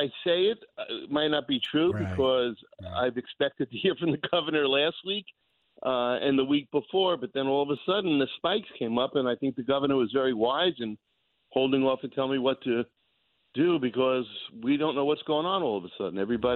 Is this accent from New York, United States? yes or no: yes; New York, United States; as a Jewish boy growing up in the Westchester County area, I always loved going to Florida on Easter vacation.